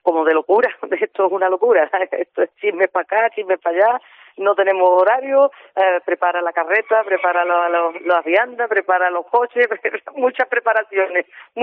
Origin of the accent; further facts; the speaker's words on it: Spain; como españoles que somos y queremos votar, tenemos que hacerlo así.